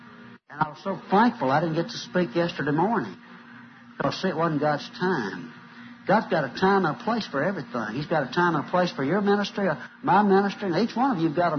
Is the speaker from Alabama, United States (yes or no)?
yes; Talladega, Alabama, United States; get the feel of this thing right here in Talladega, which in Alabama, which is my hometown.